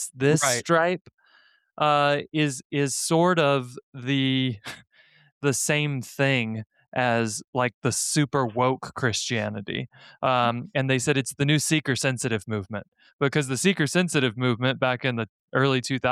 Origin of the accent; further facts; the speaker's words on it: Utah, United States; there's been a lot of talk about my home state of Utah